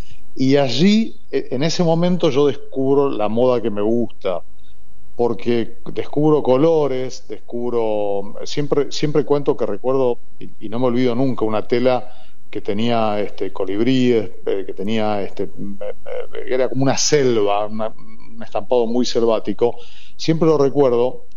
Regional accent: Buenos Aires, Argentina; born there; Yo nací aquí en Capital, nací en el Centro Gallego, ahí en Pascu y Urbano.

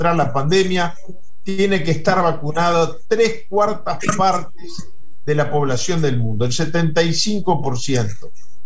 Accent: Uruguay; En Brasil, nuestro otro vecino, hablo como uruguayo

